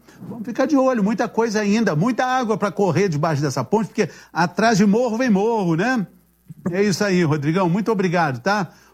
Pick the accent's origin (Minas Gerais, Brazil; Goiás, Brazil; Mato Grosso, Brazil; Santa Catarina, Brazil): Minas Gerais, Brazil; eu sou de Minas, mas eu não gosto de ficar falando não